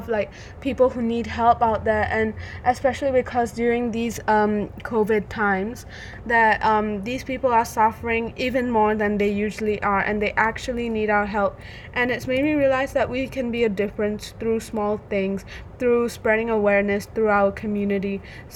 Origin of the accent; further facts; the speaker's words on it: India; I can relate to it because I'm Indian